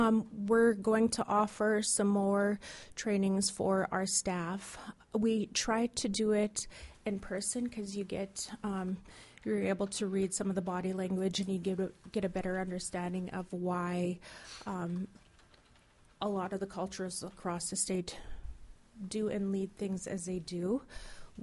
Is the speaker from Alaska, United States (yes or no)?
yes; Dillingham, Alaska, United States; born and raised in Dillingham, as I had said.